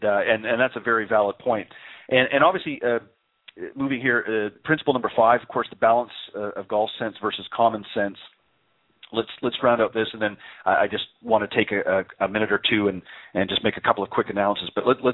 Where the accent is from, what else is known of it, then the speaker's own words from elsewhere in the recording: Canada; but I'm originally from Canada, so obviously most from my neck of the woods.